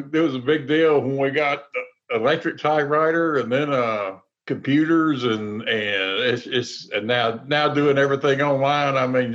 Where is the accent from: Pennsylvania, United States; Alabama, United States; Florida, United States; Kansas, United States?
Alabama, United States; I grew up obviously around Auburn, around Alabama.